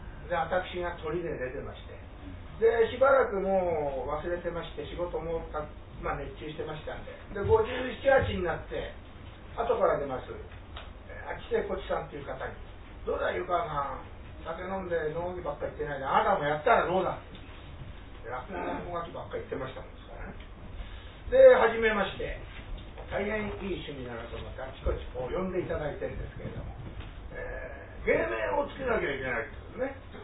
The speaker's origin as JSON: {"language": "Japanese", "town": "Wako", "region": "Saitama", "country": "Japan", "tie": "born or raised there", "said": "私もね、地元埼玉県の和光市っていうところから来たんですけれども"}